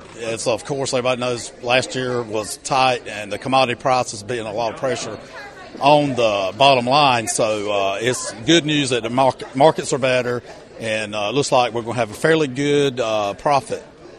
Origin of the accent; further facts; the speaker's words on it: Clinton, North Carolina, United States; Well, I'm from Clinton, North Carolina, and I have a contract farm with Prestige Farms